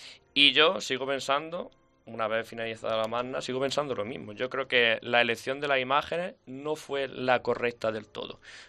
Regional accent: Huelva, Andalusia, Spain; porque vengo de Huelva también, y eso sí que fue allí impresionante

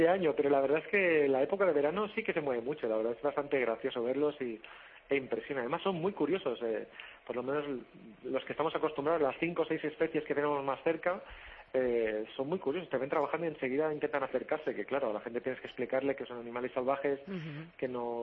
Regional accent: Barcelona, Catalonia, Spain; moved away; yo soy de Barcelona

